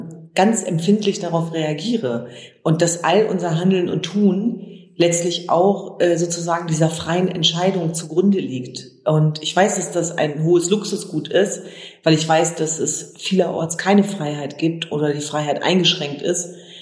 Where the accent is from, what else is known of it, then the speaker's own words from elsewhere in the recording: Germany; born there; Ich bin als sozusagen Jesidin zur Welt gekommen, aber das war mir jetzt nie so bewusst. Ich bin ja in Deutschland geboren und meine Eltern kommen ursprünglich aus der Türkei, aber die sind vor über 50 Jahren nach Deutschland geflohen.